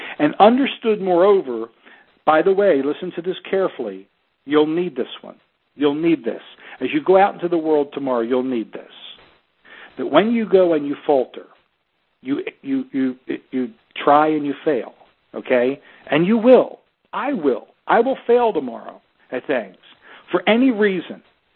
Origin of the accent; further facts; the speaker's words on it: Baltimore, Maryland, United States; I've lived without money. As a small child, I was raised in Baltimore in a blue-collar family with no one that went to even a semester of college, in a large family.